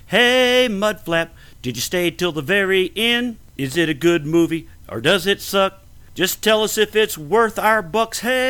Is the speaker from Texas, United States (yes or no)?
yes; Texas, United States; Well, hey, I am from Texas, and I think he nailed the accent.